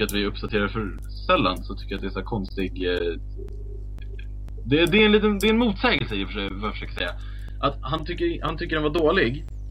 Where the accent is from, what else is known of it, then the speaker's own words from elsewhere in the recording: Orminge, Stockholm County, Sweden; Alltså, jag är från Orminge